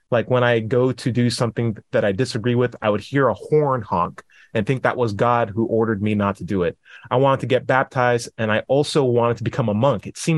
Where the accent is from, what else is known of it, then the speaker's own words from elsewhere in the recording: Georgia, United States; it was frightening because I came from Georgia at that time, in the U.S., the South.